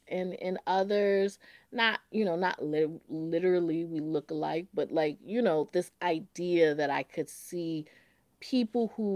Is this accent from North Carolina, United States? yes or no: yes; Durham, North Carolina, United States; Well, you know, I grew up in Durham, North Carolina, but my mother is a proud graduate of Winston-Salem State University